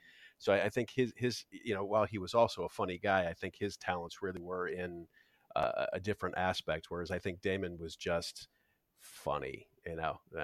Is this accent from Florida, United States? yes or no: yes; Florida, United States; So I'm originally, I grew up in Florida.